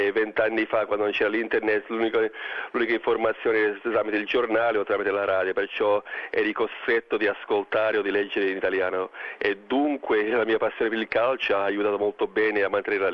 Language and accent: Italian; Australia; definisco veramente australiano, magari italo-australiano, non posso dire italiano in quanto veramente non sono nato in Italia e anche se apprezzo moltissimo la cultura italiana e la lingua italiana, alla fine sono sempre australiano